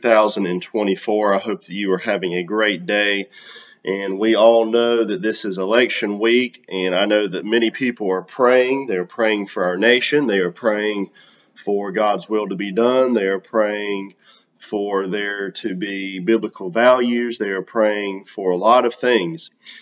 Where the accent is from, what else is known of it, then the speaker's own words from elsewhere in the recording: Charlotte, North Carolina, United States; I am from Charlotte, North Carolina, originally, and I do believe Charlotte is the South, y'all.